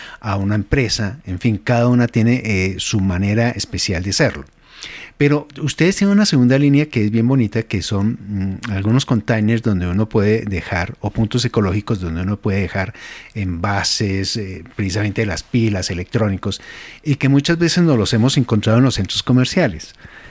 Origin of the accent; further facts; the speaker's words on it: Bogotá, Bogotá D.C., Colombia; Yo recuerdo que en Bogotá, que es mi ciudad natal, pues hubo campañas ya hace mucho tiempo